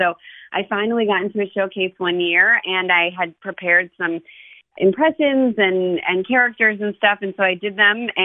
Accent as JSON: {"language": "English", "region": "Ohio", "country": "United States", "said": "And, you know, he's from California and I'm from Ohio."}